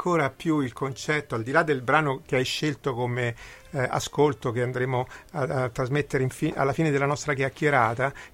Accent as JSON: {"language": "Italian", "town": "Rome", "region": "Lazio", "country": "Italy", "tie": "born there", "said": "ci sono nato a Roma"}